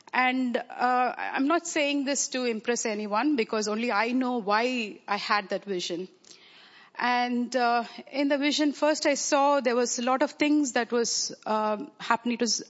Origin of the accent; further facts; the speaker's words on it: India; born there; I was born in India in a Christian family, baptized as a baby.